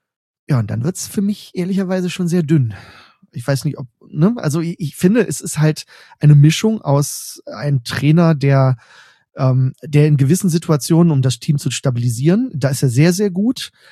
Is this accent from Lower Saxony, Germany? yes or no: no; Düsseldorf, North Rhine-Westphalia, Germany; als Düsseldorfer fällt es mir schwer